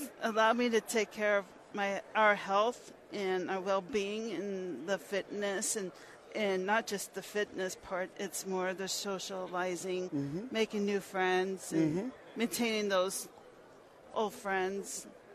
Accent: Phoenix, Arizona, United States; I grew up in Phoenix, Arizona. I was born

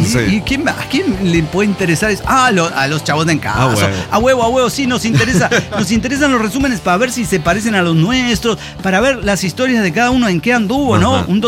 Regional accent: Venezuela; Pero soy Veneco, venezolano, sí.

